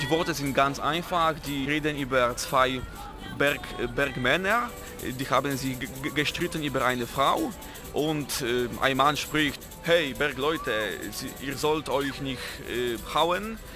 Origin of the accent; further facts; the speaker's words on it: southern Poland, Poland; German is a second language; Wir sind zusammen 11 Kinder und wir wohnen in Südpolen, in den Bergen.